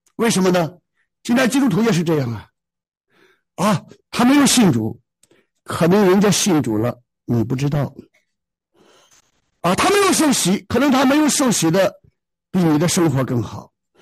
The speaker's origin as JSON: {"language": "Chinese", "country": "China", "said": "我们中国人讲四方都是蛮夷啊"}